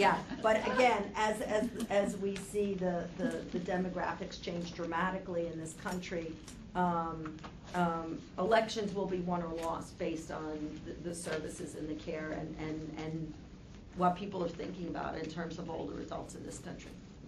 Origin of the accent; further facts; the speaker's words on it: New York, United States; Now, you obviously can hear that I'm a New Yorker.